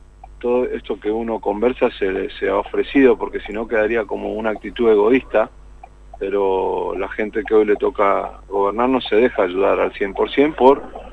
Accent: Argentina; no somos una isla, no somos Kelper, somos argentinos

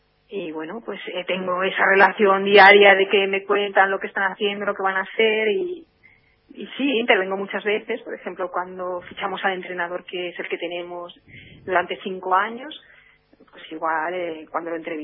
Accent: Leganés, Community of Madrid, Spain; Yo soy de Leganés y, bueno, sobre todo también es un tema sentimental.

